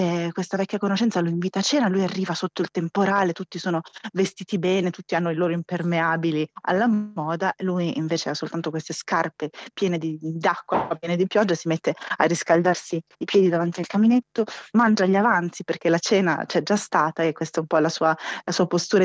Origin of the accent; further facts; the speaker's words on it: Milan, Lombardy, Italy; now in Rome, Italy; come in effetti la considero anch'io da milanese che vivo a Roma